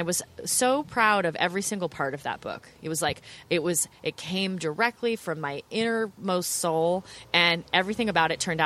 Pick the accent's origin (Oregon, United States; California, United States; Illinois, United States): Oregon, United States; Corvallis; I grew up in Corvallis, Oregon, which is a small college town. We had a huge garden in the back.